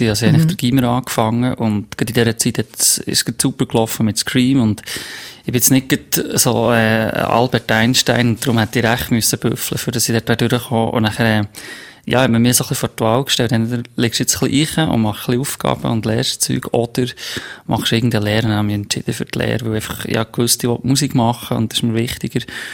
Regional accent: Bern, Switzerland; Ich bin auf einem Bauernhof aufgewachsen im Emmental

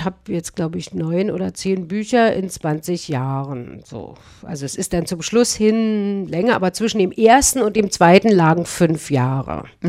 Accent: Berlin, Germany; moved away as an adult; now in Strasbourg, France; obwohl ich ja in Straßburg wohne und nicht so weit von der Schweiz entfernt bin. Aber ich stamme ja aus Berlin und da war und habe sozusagen das erste Drittel meines Lebens in Berlin verbracht.

